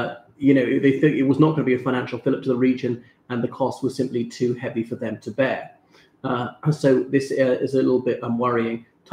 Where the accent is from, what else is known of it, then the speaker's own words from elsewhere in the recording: London, United Kingdom; as a Londoner myself